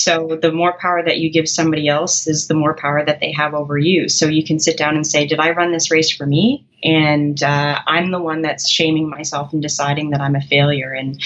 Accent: Canada; sorry, I'm a Canadian, I use kilometers.

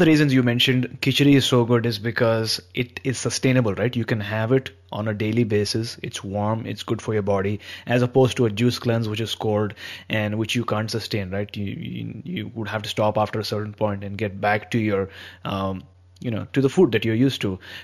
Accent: India; I've been born and brought up in India

